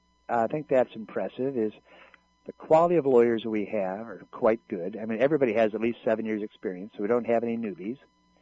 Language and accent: English; Chicago, Illinois, United States; moved away as an adult; now in Los Angeles, United States; Well, you know, I'm from Chicago, and I came to California to go to law school.